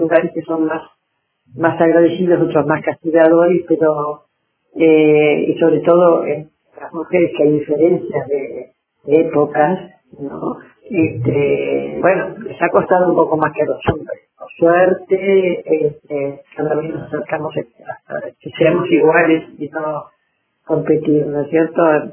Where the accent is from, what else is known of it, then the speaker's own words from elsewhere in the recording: Argentina; Somos nostálgicos los argentinos.